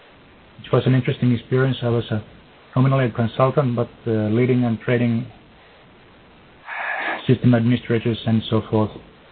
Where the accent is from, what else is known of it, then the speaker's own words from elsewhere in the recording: Finland; English is a second language; from Finland, and I've been too busy to even prepare a statement